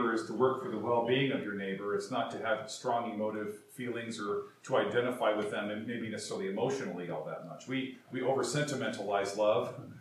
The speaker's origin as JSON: {"language": "English", "country": "United States", "tie": "born or raised there", "said": "But I grew up in white supremacy in the Lutheran Church because my hometown was once the church where I grew up out there was once the land of the Palouse people, the Palouse Indians."}